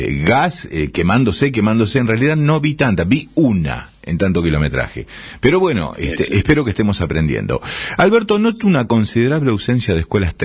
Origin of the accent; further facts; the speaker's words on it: Patagonia, Argentina; Bueno, vengo de la Patagonia, vi una sola chimenea encendida